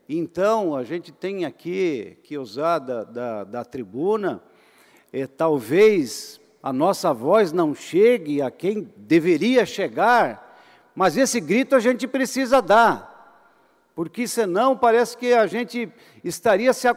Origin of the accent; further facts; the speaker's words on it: Santa Catarina, Brazil; nos constrange como catarinenses.